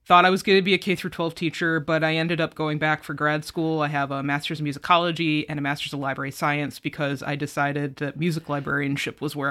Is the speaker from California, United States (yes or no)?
no; Rochester, New York, United States; moved away as an adult; also born or lived in Texas; Oh, I am actually from Western New York. I'm from Rochester and grew up there and went to college in Ohio. And then I moved to Texas for grad school.